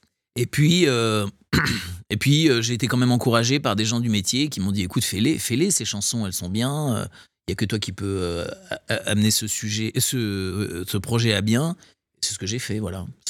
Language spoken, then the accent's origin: French; Nancy, Grand Est, France; parce que moi je suis de Nancy et les divertissements, c'était la télé.